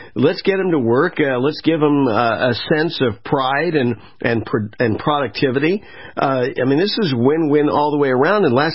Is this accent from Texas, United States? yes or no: no; California, United States; having been, you know, born and raised in California, I spent half my life now in Florida these days.